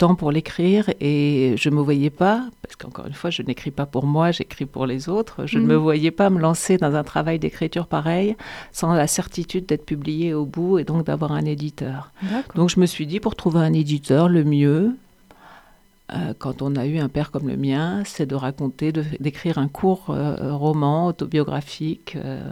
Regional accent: Brittany, France; Et j'ai passé mon enfance en Bretagne

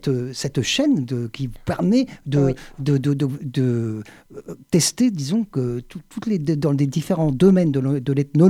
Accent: France; comment on avait vu l'époque autochtone chez nous en France.

